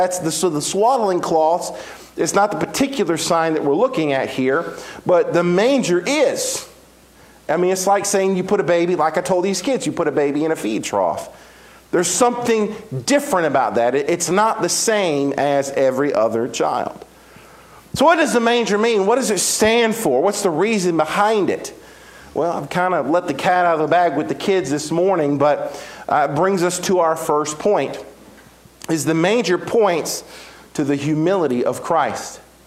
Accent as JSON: {"language": "English", "town": "Progress", "region": "Mississippi", "country": "United States", "tie": "born or raised there", "also_born_or_lived": "McComb, Mississippi", "said": "But even smaller than that, I grew up in a little bitty town that you probably never heard of called Progress, Mississippi."}